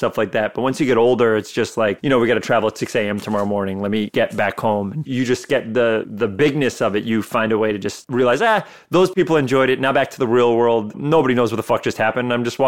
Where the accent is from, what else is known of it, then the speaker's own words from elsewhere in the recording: Bronx, New York, United States; now in Westchester, United States; I grew up in Riverdale, the top of the Bronx. So for a long time, before I moved to Westchester, we'd go to the same movie theater in the Bronx to watch all of our movies.